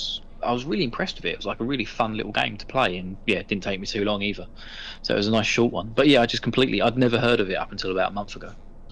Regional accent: United Kingdom; accent: British; Sorry, my British accent.

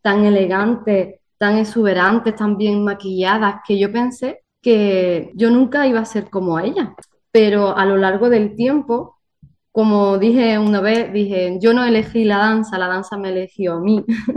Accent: Estepa, Andalusia, Spain; Así que ya sabéis que … significa la danza de Estepa, mi pueblo.

